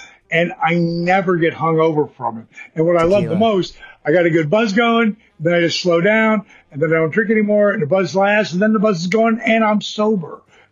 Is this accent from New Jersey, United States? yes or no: yes; Point Pleasant, New Jersey, United States; Like I went to a buddy's mine house for 4th of July and we're both from Point Pleasant, New Jersey.